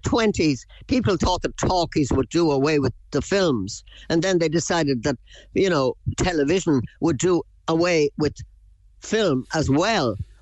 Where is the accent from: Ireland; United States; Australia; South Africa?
Ireland; Cork, Munster; born there; And I was born in Cork